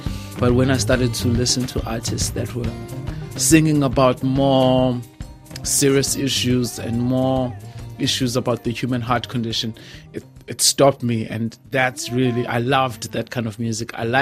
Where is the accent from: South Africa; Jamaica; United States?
South Africa; And just growing up in the South African landscape